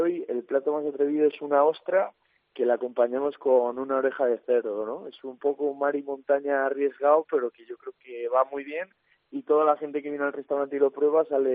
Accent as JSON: {"language": "Spanish", "town": "Tudela de Duero", "region": "Castile and León", "country": "Spain", "said": "yo que soy de Tudela de Duero, de la zona de la Ribera, pues es un plato que me he criado con él"}